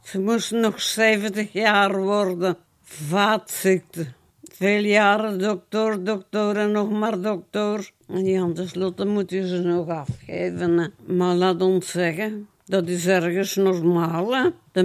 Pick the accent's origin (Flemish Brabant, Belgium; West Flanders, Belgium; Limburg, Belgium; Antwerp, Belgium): Flemish Brabant, Belgium; Bunsbeek; opgegroeid als kind in Bunsbeek.